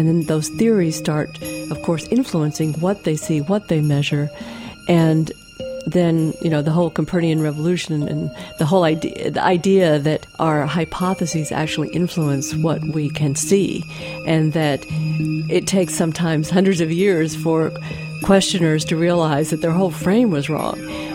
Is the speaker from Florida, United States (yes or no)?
no; Texas, United States; I grew up in Texas, and I wanted to get far away from Texas.